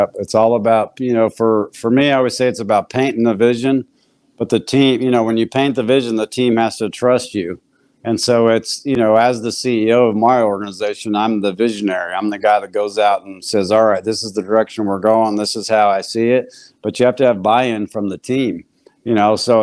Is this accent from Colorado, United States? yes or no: yes; Denver, Colorado, United States; born there; I was born in Denver, Colorado.